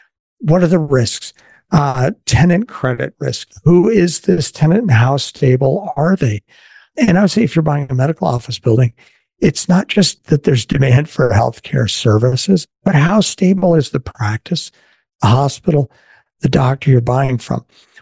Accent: the West, United States; now in Green Bay, United States; I mean, I grew up in the West and oil and gas was a big part of the economy when I was a kid.

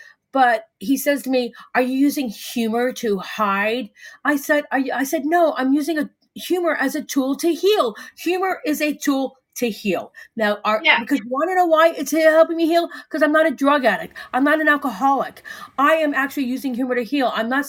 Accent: Florida, United States; now in United Kingdom; especially living here, I live in Northern Ireland, and they hear I'm from Florida, and they're like, what the hell are you doing here?

